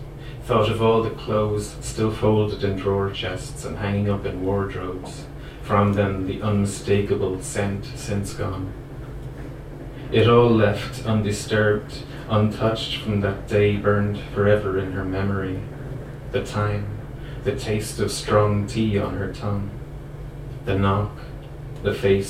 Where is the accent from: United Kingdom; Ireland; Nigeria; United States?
Ireland; Limerick, Munster; Some of you know that I'm from Limerick, and some of you that I don't know won't know that, but this poem is very much a Limerick poem.